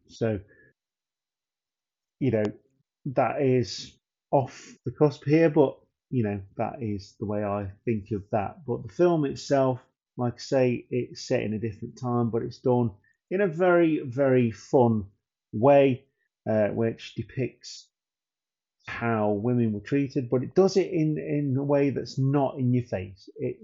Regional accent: United Kingdom; being profoundly British and watching Carry On movies and all that kind of stuff, I do miss British comedies

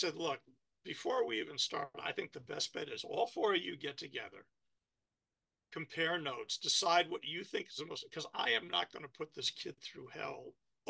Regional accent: New York, United States; I'm Irish German from New York.

